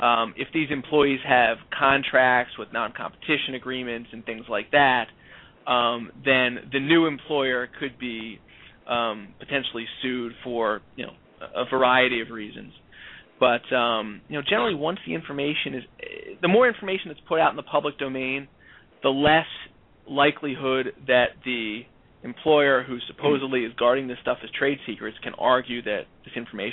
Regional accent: Philadelphia, Pennsylvania, United States; born there; Long story short, I was born in Philadelphia.

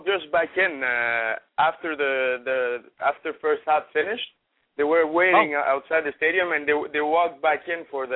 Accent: Argentina; I do it in French, English, and Spanish, because as you know, I'm from Argentina as well.

